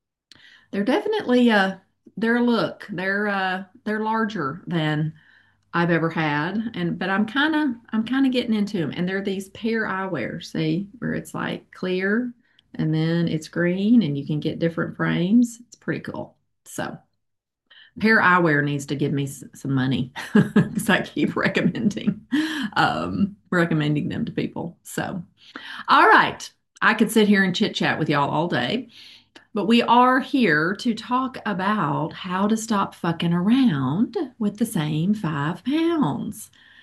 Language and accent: English; Little Rock, Arkansas, United States; I am from Arkansas, from Wisconsin, Mary Jo. A lot of people assume I'm in Nashville because I work for No BS, but I am actually in Little Rock, Arkansas.